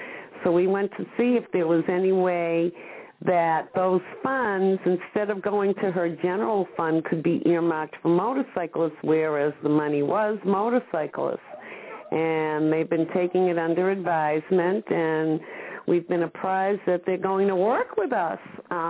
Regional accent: New England, United States; accent: New England; You know, it's my New England accent.

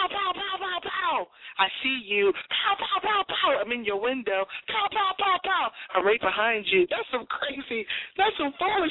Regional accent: Boston, Massachusetts, United States; That's why I said star, because I'm from Boston. We say star.

